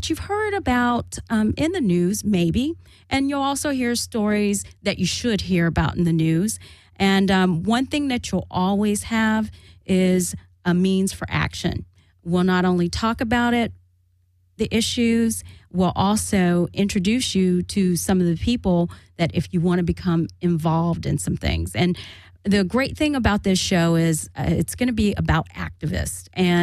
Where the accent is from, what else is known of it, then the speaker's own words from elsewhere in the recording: Florida, United States; also born or lived in New Haven, Connecticut; I am born and raised on the East Coast, native New Englander from New Haven, Connecticut, but raised in Florida, educated in Florida